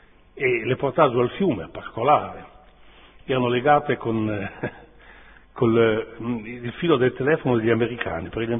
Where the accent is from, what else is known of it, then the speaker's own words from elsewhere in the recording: Pavana, Tuscany, Italy; also born or lived in Modena; io sono nato a Modena, ma modenese non mi sono mai sentito molto, insomma. Se parlo di paese è Pavana. Ci ho passato i primi 5 anni di vita, pur nascendo a Modena